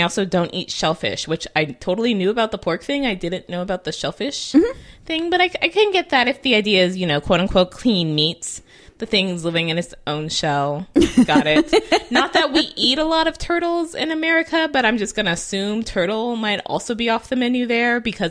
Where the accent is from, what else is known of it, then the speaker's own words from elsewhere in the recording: California, United States; I'm from California, and I can tell you right now, my diet is nowhere near healthy.